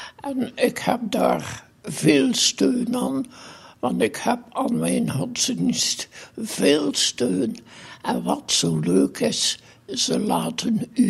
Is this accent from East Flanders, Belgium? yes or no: no; Kortrijk, West Flanders, Belgium; now in Bruges, Belgium; Ik ben afkomstig van Kortrijk.